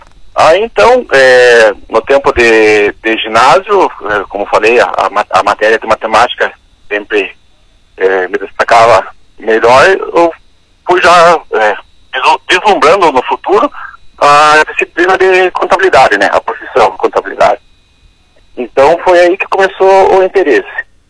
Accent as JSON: {"language": "Portuguese", "town": "União da Vitória", "region": "Paraná", "country": "Brazil", "tie": "born or raised there", "said": "Eu sou natural de Porto União, seu João, mas sempre morei em União da Vitória mesmo, né."}